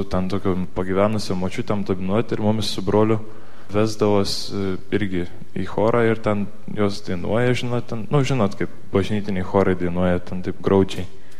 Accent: Šiauliai, Šiauliai County, Lithuania; born there; Gimiau aš Šiauliuose

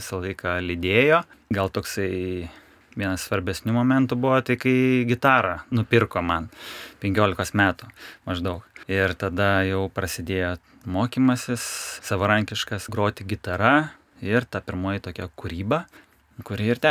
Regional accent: Kaunas, Kaunas County, Lithuania; Aš iš Kauno šiaip, bet Kaišiadoris mano kaimas, kaip sakydavo.

